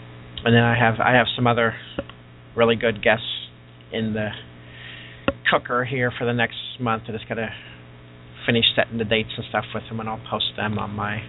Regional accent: Ohio, United States; born there; I was born in Ohio.

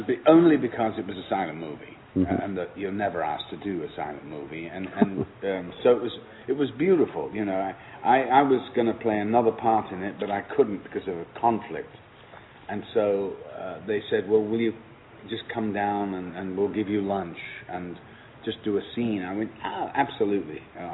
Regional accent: England, United Kingdom; and I'm from England, so things in England are a little more measured and a little more relaxed

